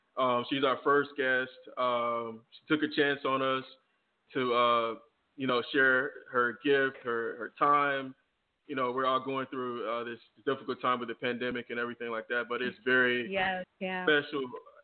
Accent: Florida, United States; now in New Jersey, United States; yeah, I'm in New Jersey. Lisa's in my home state of Florida.

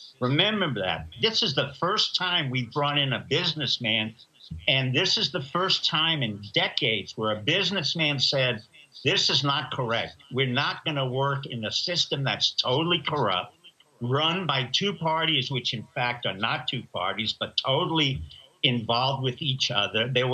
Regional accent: New York, United States; I grew up in New York.

